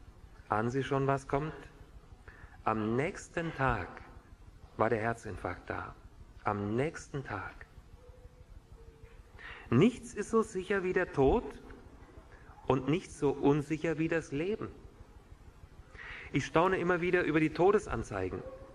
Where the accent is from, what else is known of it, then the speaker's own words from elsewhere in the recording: Hesse, Germany; in meiner Heimat, ich komme aus Nordhessen, aus der Nähe von Kassel